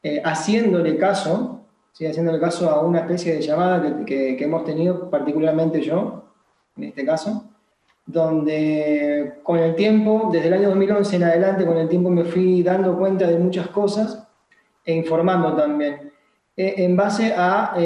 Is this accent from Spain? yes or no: no; Buenos Aires, Argentina; now in Mendoza, Argentina; de la enseñanza que he tomado aquí en Mendoza, porque yo soy de Buenos Aires